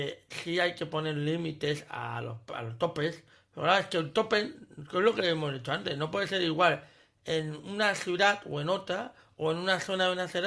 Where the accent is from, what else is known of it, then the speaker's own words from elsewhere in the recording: Barcelona, Catalonia, Spain; los que estamos aquí todos somos de Barcelona